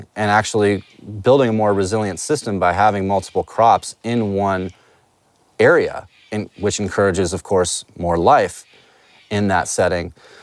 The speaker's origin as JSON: {"language": "English", "town": "Los Angeles", "region": "California", "country": "United States", "tie": "born or raised there", "said": "that was a very different experience growing up in East Los Angeles."}